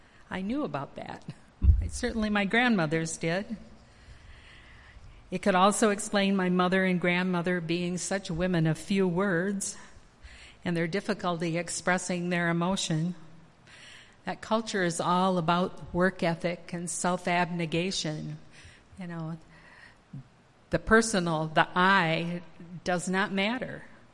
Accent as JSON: {"language": "English", "region": "Michigan", "country": "United States", "tie": "born or raised there", "said": "I grew up in Gratiot County, and the Mennonite kids went to school with us through the eighth grade, but then they dropped out."}